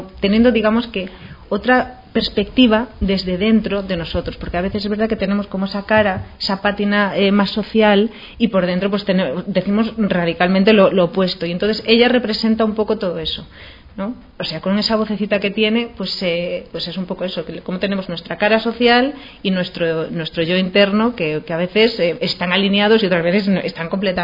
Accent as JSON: {"language": "Spanish", "region": "Galicia", "country": "Spain", "said": "¿Quién lo diría siendo gallega, verdad?"}